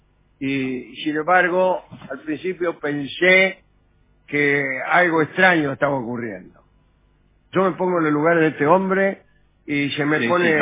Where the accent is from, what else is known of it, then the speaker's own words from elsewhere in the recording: Escobar, Buenos Aires Province, Argentina; de Escobar.